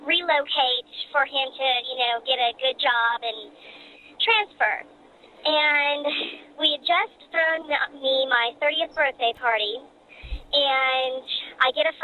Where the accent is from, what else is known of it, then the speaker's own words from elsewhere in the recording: San Diego, California, United States; So, anyway, I'm living in San Diego, born and raised, never been out of the state.